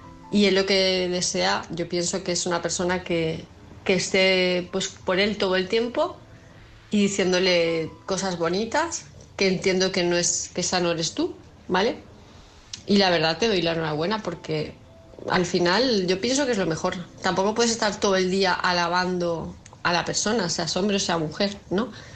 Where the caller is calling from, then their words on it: Palma de Mallorca, Balearic Islands, Spain; de Palma de Mallorca